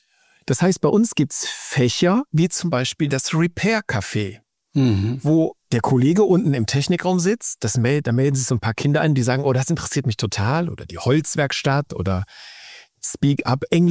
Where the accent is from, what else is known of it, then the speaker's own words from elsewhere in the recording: Siegen, North Rhine-Westphalia, Germany; wir sind hier, ich komme ja aus Siegen, wir haben hier so ganz viel Bergbau früher gehabt